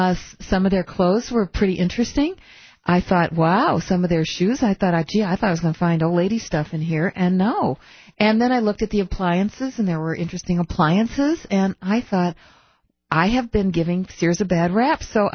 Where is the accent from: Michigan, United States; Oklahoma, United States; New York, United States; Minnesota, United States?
Michigan, United States; I know this because Whirlpool is headquartered in my hometown in Michigan.